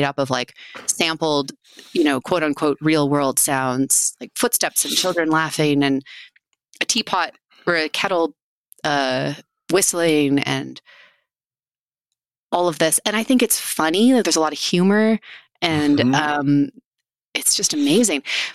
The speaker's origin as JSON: {"language": "English", "country": "Canada", "lives_now": "United States", "said": "I'm Canadian. So a lot of my answers are like Canadian groups."}